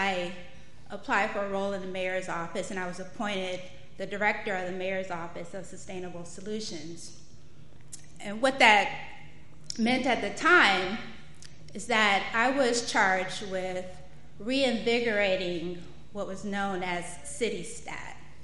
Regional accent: Detroit, Michigan, United States; also born or lived in Baltimore; I was born in West Baltimore, Bon Secours Hospital, and I spent many summers on my grandmother's stoop. I was raised in Detroit, so I'm Baltimore bred, raised in Detroit, but summer raised in Baltimore

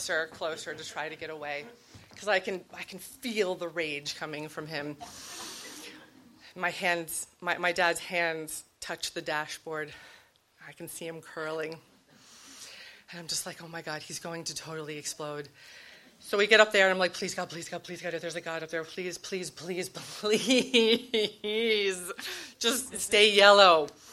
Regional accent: Maryland, United States; So we grew up on the Eastern Shore, my grandmother lived in Baltimore.

